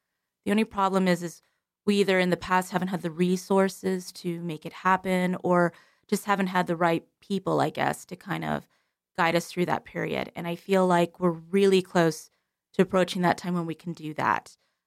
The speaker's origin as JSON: {"language": "English", "country": "United States", "said": "As you know, I'm not from Alaska. I'm from the Lower 48. So I've been in many places, and being a military brat"}